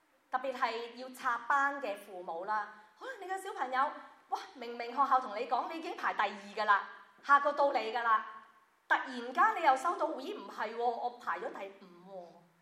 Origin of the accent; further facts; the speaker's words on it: Hong Kong; now in United Kingdom; 見到我哋香港人嘅面孔